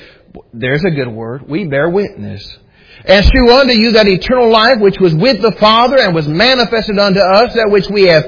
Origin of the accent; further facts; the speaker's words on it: the South, United States; because I'm from the South